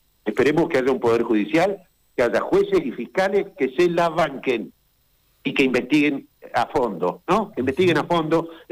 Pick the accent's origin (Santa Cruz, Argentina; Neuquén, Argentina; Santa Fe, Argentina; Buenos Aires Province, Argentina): Neuquén, Argentina; Esto ocurrió en todos los que somos neuquinos